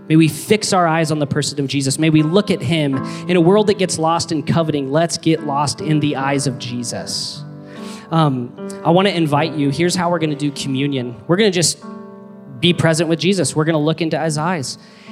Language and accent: English; Baker City, Oregon, United States; It's kind of hillbilly, but I'm from Baker City, so it really means a lot to me.